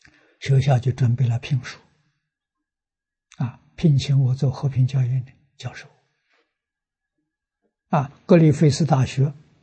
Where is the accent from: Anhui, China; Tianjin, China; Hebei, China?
Anhui, China; Tangchi; moved away; 70年没回去，回去看看，谈到这桩事情，家乡人支持，回到我们家乡来做，我们大家都支持。啊，于是选的这个汤池。